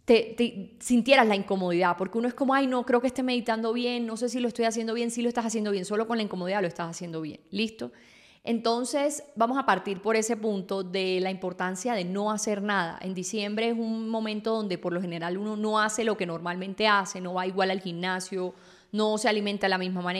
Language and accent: Spanish; Colombia; me ha enseñado muchas cosas sobre cómo ha sido la historia en mi país, en Colombia, porque a mí no me tocó vivir la guerrilla ni nada de estas cosas